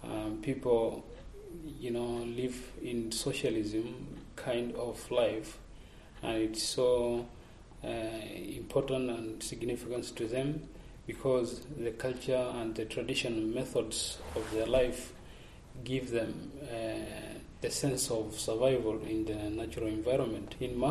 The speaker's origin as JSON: {"language": "English", "country": "Tanzania", "second_language": "English", "said": "I'm coming from Tanzania, Masaland in East Africa. This is my first time to United States"}